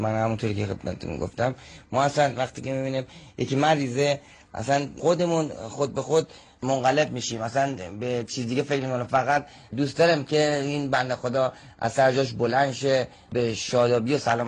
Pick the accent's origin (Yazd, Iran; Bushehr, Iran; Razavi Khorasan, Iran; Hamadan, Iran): Yazd, Iran; also born or lived in Tehran; من بچه یزدم، یه چند سالی تهران زندگی میکردم، دوباره چند وقت دیگه اومدم